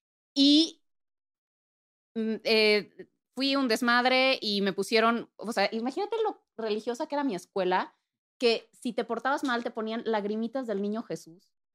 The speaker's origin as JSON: {"language": "Spanish", "region": "Puebla", "country": "Mexico", "tie": "born or raised there", "said": "crecí en Puebla. Soy de Puebla. Puebla. Pipopelandia, para los cuates."}